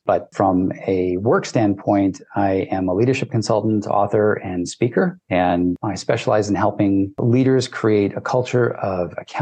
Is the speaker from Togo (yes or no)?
no; Vancouver, British Columbia, Canada; also born or lived in Idaho / Hawaii / Utah; I grew up in the Vancouver, British Columbia area, and I did my university and schooling down in the States, in Idaho, Hawaii, and Utah.